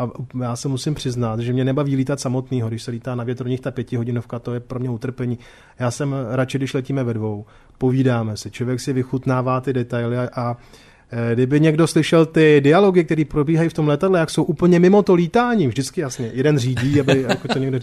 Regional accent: Prague, Czechia; já jsem vyrůstal v Praze v jednom činžáku

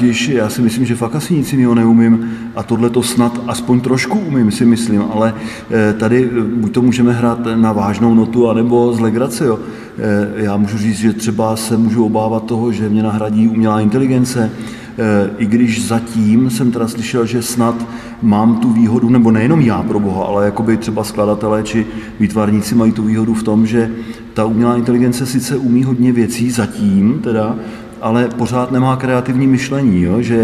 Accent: Okříšky, Vysočina Region, Czechia; born there; now in Prague, Czechia; já tam mám teda rodný dům pořád v Okříškách u Třebíče, taková obec asi 2500, no vlastně řekněme v Třebíči v podstatě, ale mám tam svůj rodný dům a rodiče už staršího věku, ale já žiju už asi 25 let v Praze na Žižkově.

